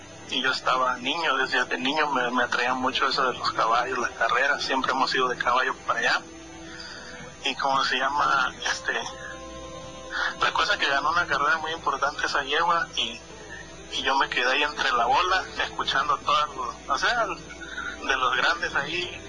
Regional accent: Oaxaca, Mexico; now in Los Angeles, United States; Soy originario de Oaxaca, ya sabrán cómo hay de relatos para allá, muchas cosas.

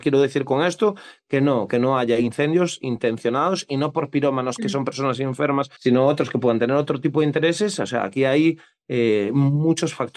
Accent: Pontevedra, Galicia, Spain; en Lourizán, que es de donde soy yo, que es una parroquia de Pontevedra

